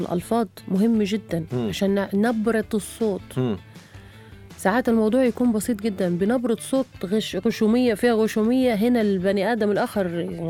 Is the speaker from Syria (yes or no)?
no; Libya; على الماير احنا نقول في ليبيا